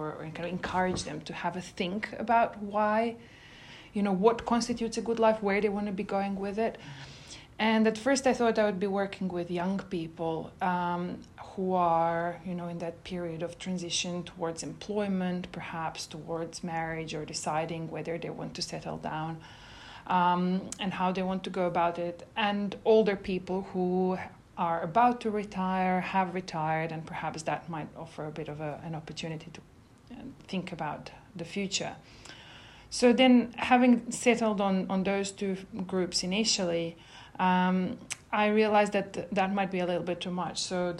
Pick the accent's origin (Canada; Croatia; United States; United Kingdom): Croatia; I grew up in Croatia, and my high school had an exchange program with a high school in Japan.